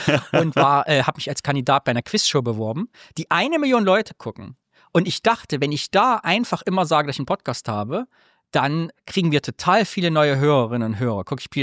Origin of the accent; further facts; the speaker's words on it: East Germany, Germany; was in meiner Kindheit und Jugend im Osten eine Bedeutung hatte und heute aber auch noch